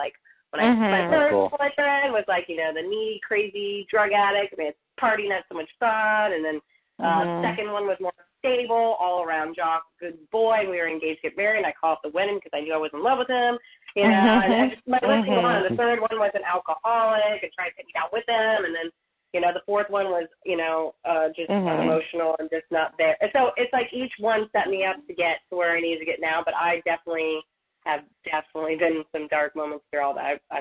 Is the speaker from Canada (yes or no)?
no; Saudi Arabia; born and raised in Saudi Arabia.